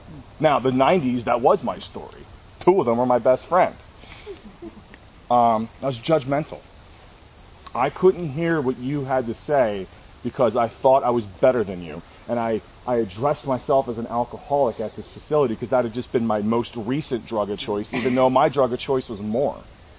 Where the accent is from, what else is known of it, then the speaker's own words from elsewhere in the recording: West Chester, Pennsylvania, United States; It wasn't, "I'm from North Philly," it's, "I'm from Westchester and I used to cop in North Philly."